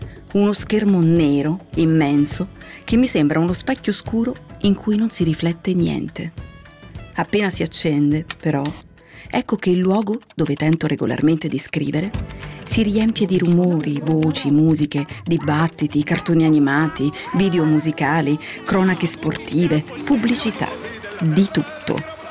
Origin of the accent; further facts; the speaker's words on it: Naples, Campania, Italy; Sono nata e cresciuta a Napoli, in una casa sovraffollata e chiassosa.